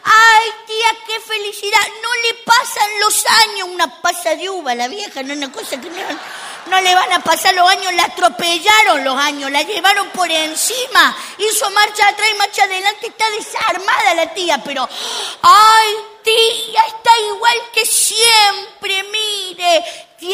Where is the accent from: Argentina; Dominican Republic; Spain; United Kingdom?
Argentina; No sé cómo es aquí, pero en Argentina, de donde yo vengo, las bodas